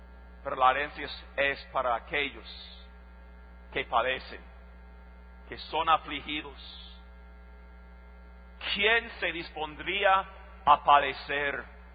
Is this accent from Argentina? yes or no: no; Costa Rica; especialmente en mi país, Costa Rica.